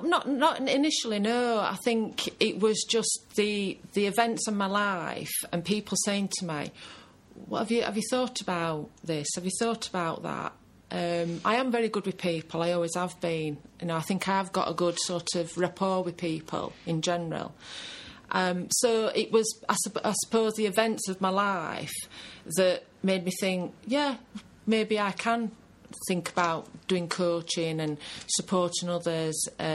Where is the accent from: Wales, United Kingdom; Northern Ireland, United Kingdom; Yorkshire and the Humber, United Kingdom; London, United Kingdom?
Yorkshire and the Humber, United Kingdom; Sheffield; I've been born and bred in Sheffield, so, you know, it's the way I roll, really.